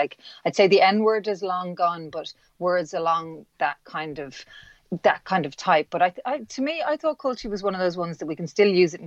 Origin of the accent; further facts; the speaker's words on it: Dublin, Leinster, Ireland; I'm from Dublin